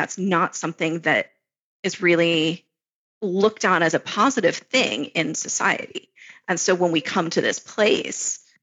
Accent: Florida, United States; I grew up in Florida, so I can answer this question.

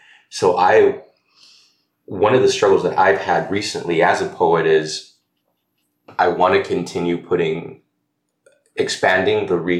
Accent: Peru; So I'm from South America. I'm Peruvian. We are neighbors with Chile

